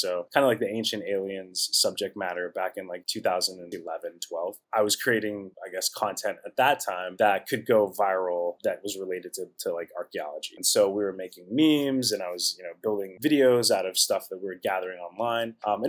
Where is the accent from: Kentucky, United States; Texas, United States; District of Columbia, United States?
District of Columbia, United States; Washington; also born or lived in California; I was born there initially. Kind of a long story. My childhood, I grew up kind of bi-coastal. I was raised on the East Coast in Washington, D.C., but I got to spend my summers out in California, Southern California.